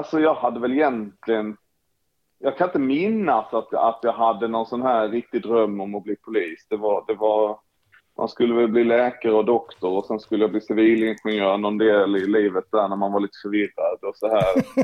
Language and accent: Swedish; Halmstad, Halland County, Sweden; moved away as an adult; Så att lite längre norrut, men fortfarande längs havet och på västkusten. Men ja, flyttade därifrån vid, vad kan jag vara, 22 års åldern.